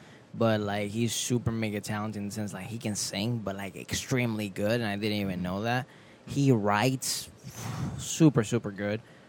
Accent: Florida, United States; Like, I come from Florida.

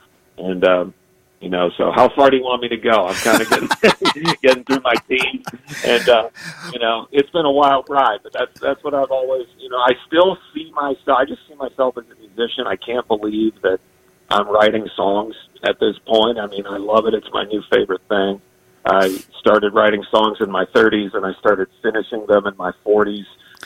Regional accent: Champaign, Illinois, United States; I grew up in Champaign, Illinois.

